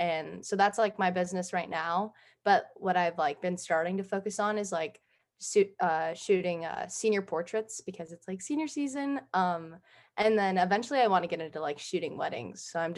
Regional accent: Las Vegas, Nevada, United States; I'm currently a freshman on our softball team, and I am from Las Vegas, and I still currently live in Las Vegas, but when the fall comes around, that's when I'll be moving to San Marcos.

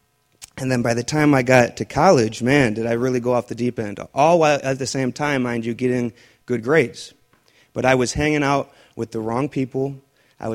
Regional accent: Waukegan, Illinois, United States; I grew up in Waukegan. I was an Eagle Scout. I grew up Catholic, so I went to Catholic schooling.

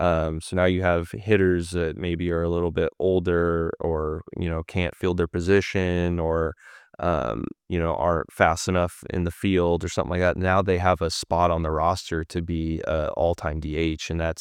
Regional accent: Pacific Northwest, United States; I grew up in the Northwest.

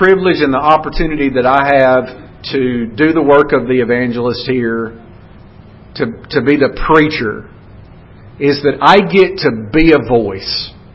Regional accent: the South, United States; accent: Southern; I never knew that I had a Southern accent until I came to Washington, D.C. for the first time.

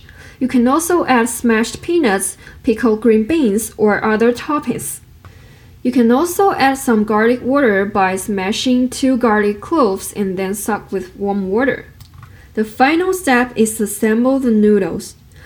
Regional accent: Wuhan, Hubei, China; English is a second language; In my hometown, Wuhan, hot and dry noodles have become a symbol of the city.

